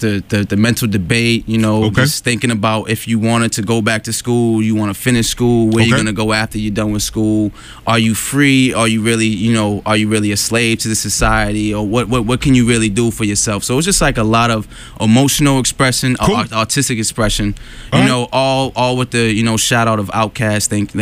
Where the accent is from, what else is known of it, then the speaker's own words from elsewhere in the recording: Boston, Massachusetts, United States; All right, so pretty much, yeah, I'm from Roxbury, Dorchester, mainly over in Roxbury, you know, just a kid.